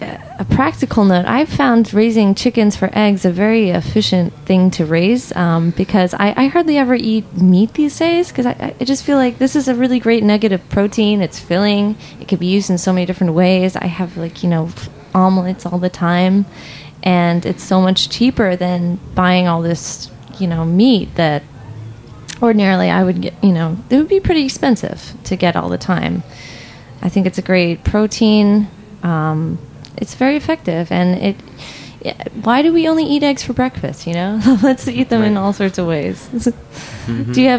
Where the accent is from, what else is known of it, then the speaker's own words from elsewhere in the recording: New Jersey, United States; I grew up in New Jersey, and I was not around chickens, egg-laying chickens at all.